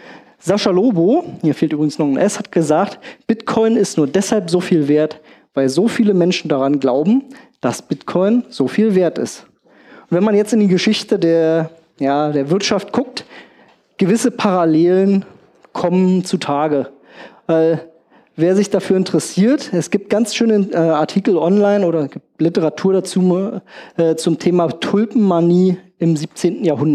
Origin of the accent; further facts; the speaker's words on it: Berlin, Germany; accent: Berlin; now in Cologne, Germany; Ich komme aus Köln. Unschwer zu erkennen ist, dass ich nicht ursprünglich in Köln geboren wurde. Das heißt, ich habe relativ schnell erkennbar einen Berliner Akzent.